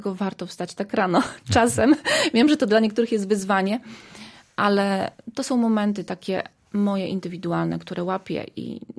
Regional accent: Chyże, Lublin Voivodeship, Poland; Ja jestem wychowana na wsi, pochodzę ze wsi, z Roztocza, z takiej wioski Chyże.

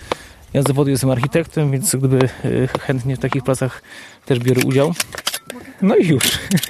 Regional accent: Gdańsk, Pomeranian Voivodeship, Poland; to jest moja córka Iga. Generalnie jesteśmy z Gdańska.

